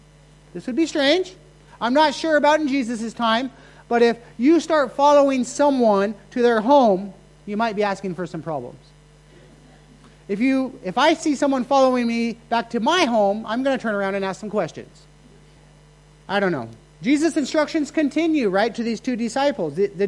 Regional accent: United States; now in Chiang Mai, Thailand; You know, we, as an American, celebrate Thanksgiving.

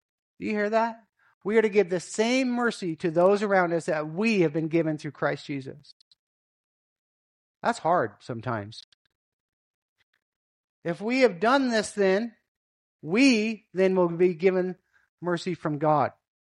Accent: United States; as I've been in Asia for a while, you know, I come from American

